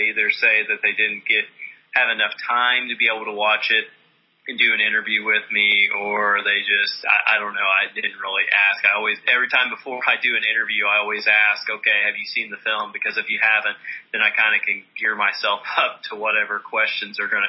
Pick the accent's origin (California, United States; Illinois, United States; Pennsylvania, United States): Illinois, United States; Sumner; because the town that we shot Enlisted Owner in is my hometown of Sumner, Illinois